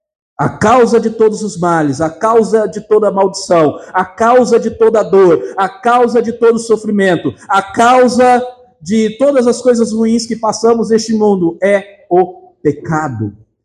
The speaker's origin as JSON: {"language": "Portuguese", "region": "Rondônia", "country": "Brazil", "said": "eu sou rondoniense, até em Rondônia, os confins do Brasil."}